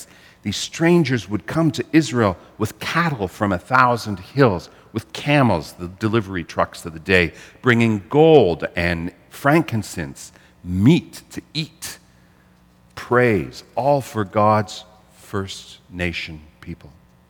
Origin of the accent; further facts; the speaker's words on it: Canada; I realize that we as Canadian Christians, we ought to be dreaming divine dreams.